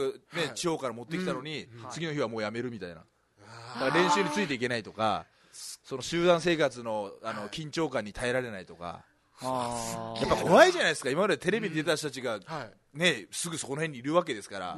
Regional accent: Fukuoka, Japan; moved away as an adult; now in Tokyo, Japan; で高校まで僕福岡に住んでたんですけど、

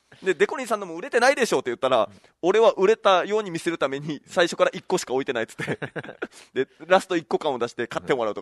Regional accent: Okinawa, Japan; 沖縄育ちゃーでちょっと県外行っただけでしょ。

